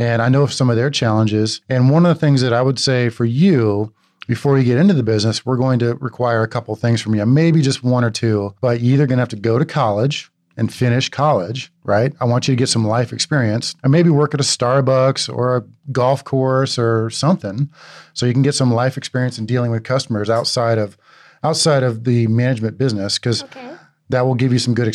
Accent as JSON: {"language": "English", "region": "Iowa", "country": "United States", "tie": "born or raised there", "said": "So for the record, I grew up in Iowa, small town. My parents are both school teachers."}